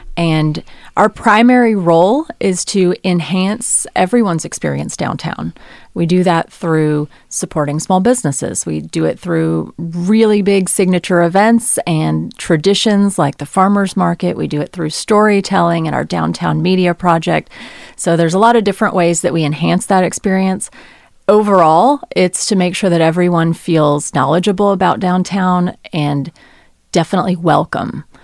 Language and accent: English; Bentonville, Arkansas, United States; I come from Bentonville, grew up here, went to the University of Arkansas, have a broadcast journalism background, spent some time in television news, in marketing, in PR.